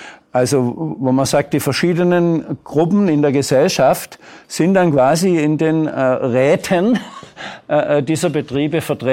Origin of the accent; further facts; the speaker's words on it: Baden-Württemberg, Germany; wo ich herkomme, aus Baden-Württemberg